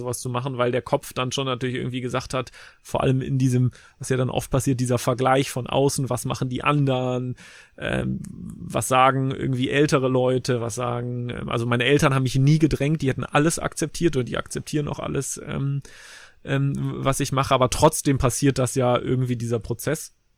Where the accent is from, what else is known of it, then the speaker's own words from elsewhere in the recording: Leverkusen, North Rhine-Westphalia, Germany; ich bin in Leverkusen zur Schule gegangen